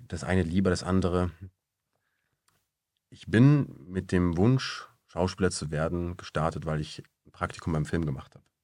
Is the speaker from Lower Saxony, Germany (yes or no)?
no; Munich, Bavaria, Germany; moved away as an adult; now in Leipzig, Germany; Ich komme eigentlich aus München, die Familie kommt aus Oberammergau und ich bin dann mit 21 nach Leipzig zum Studium